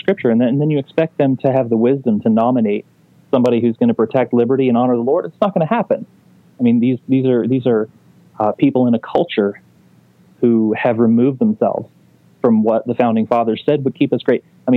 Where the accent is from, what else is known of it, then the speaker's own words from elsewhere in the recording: Florida, United States; And I grew up in North Florida, down in Bible Belt, deep South peanut country.